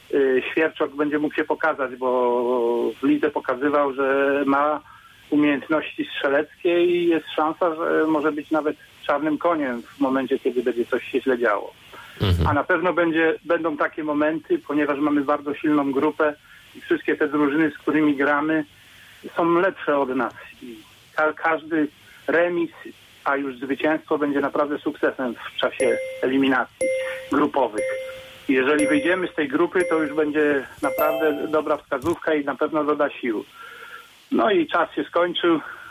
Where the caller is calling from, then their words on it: Sława, Lubusz Voivodeship, Poland; A nie, przedstawiłem się w ogóle … ze Sławy.